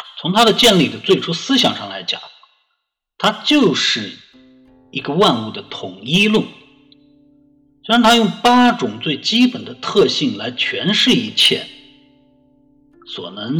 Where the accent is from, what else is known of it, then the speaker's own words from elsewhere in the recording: China; 简化的最后就变成了我们中国人无人不知无人不晓得所谓阴阳的概念